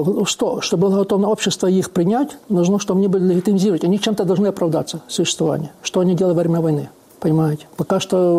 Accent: Crimea, Ukraine; мы единицы, как крымские татары, имели положительную дискриминацию

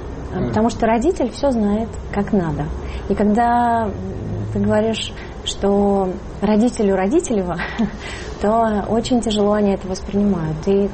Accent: Chukotka Autonomous Okrug, Russia; я училась вообще на краю земли. Я сама с Чукотки училась в школе.

